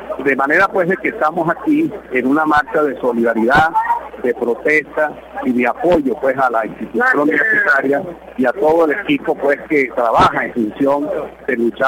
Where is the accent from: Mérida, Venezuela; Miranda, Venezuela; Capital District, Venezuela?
Mérida, Venezuela; es mi deber como diputado que soy de Mérida